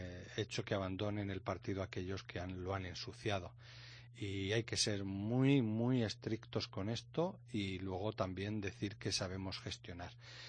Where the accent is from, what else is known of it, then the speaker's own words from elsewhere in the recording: Albacete, Castilla-La Mancha, Spain; yo siempre he dicho que soy un albaceteño del Albacete Balompié